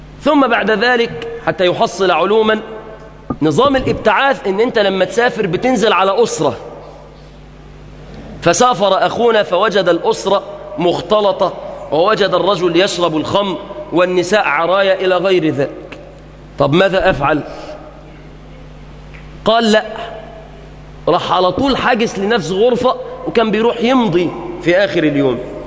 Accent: Egypt; بلادنا مصر

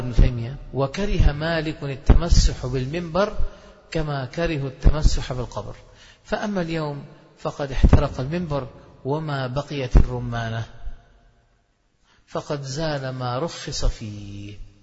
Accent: Damascus, Damascus Governorate, Syria; وأنا دمشقي أقول

